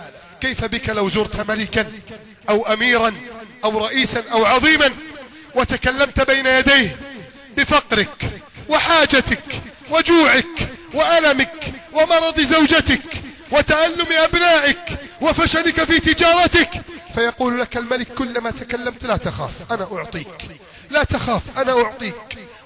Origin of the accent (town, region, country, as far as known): Egypt